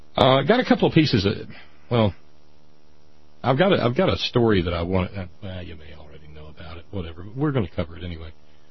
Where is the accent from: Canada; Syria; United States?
Canada; Calgary, Alberta; See, I'm from Calgary, Alberta